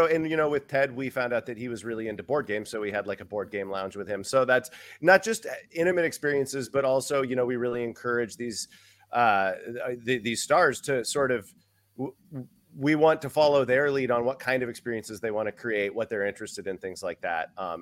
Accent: Anchorage, Alaska, United States; I am from Alaska originally, Anchorage, Alaska. And so I'd always done theater and then film up there.

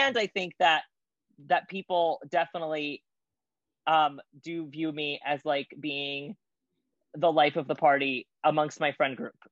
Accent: Brooklyn, New York, United States; And I'm like, no, I am. I'm from Brooklyn. I get very heated about it.

